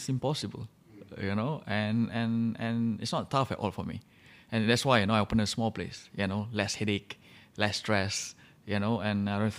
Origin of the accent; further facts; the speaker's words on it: Singapore; I think to show kids that, you know, I'm from Singapore and for them to know that this is the real Singaporean dish.